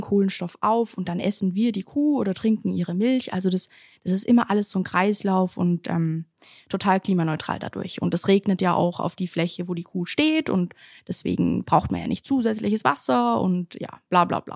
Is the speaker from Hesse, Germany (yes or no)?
no; Stuttgart, Baden-Württemberg, Germany; now in Austria; Aber ich komme ja aus Stuttgart und für mich ist Vorarlberg doch tendenziell eher Land.